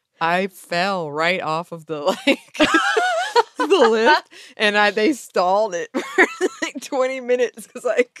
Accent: Willmar, Minnesota, United States; I am from Wilmar, Minnesota, home of Ginny O Turkey, owned by Hormel.

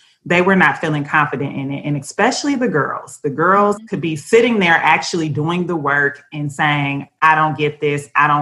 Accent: Detroit, Michigan, United States; when Sub Summit had their very first summit in my hometown, Detroit, which is also where they're from

